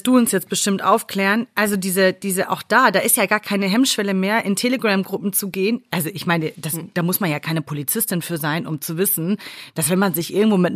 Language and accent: German; North Rhine-Westphalia, Germany; ich komme aus Nordrhein-Westfalen, also das ist auch nah an der holländischen Grenze.